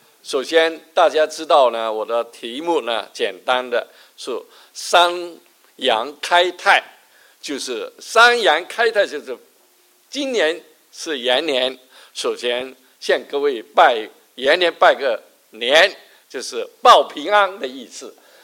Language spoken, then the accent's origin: Chinese; Chaozhou, Guangdong, China; Chinese is a second language; now in Guangzhou, China; 对不起，我用这个国语，因为国语不是我的母语，我是潮州人，所以可能的讲的时候不大流利，请各位原谅。后来我去到广州， 现在平常都是用广东话讲道听解啊